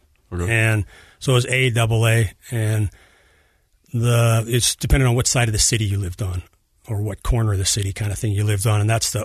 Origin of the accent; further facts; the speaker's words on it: Edmonton, Alberta, Canada; So I'm from Edmonton, Alberta, up in Canada, and pretty much I think I was skating before I went to school.